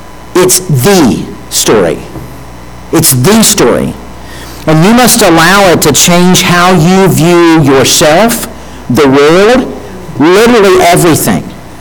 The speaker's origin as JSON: {"language": "English", "region": "Florida", "country": "United States", "tie": "born or raised there", "said": "I had no magical Christmases because I grew up in South Florida"}